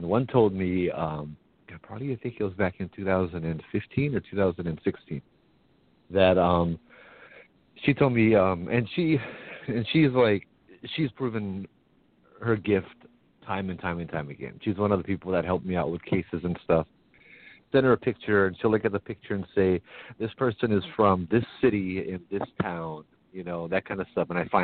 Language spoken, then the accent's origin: English; Hawaii, United States; because as a Hawaiian, there are scholarships for me